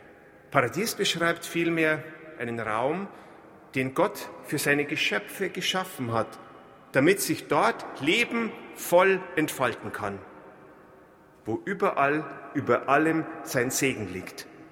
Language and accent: German; Bavaria, Germany; accent: Bavarian; In einigen bayerischen Landstrichen, wo ich herkomme, wie Sie sicher schon bemerkt haben an meinem kleinen bayerischen Slang